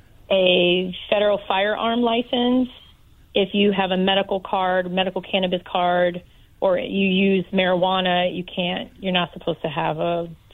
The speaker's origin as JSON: {"language": "English", "town": "Detroit", "region": "Michigan", "country": "United States", "tie": "born there", "said": "I was born in the Detroit area, but my family is not from Detroit."}